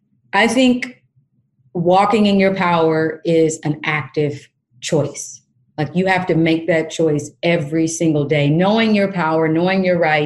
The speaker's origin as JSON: {"language": "English", "region": "Kansas", "country": "United States", "tie": "born or raised there", "said": "I, as I mentioned earlier, I grew up in Kansas."}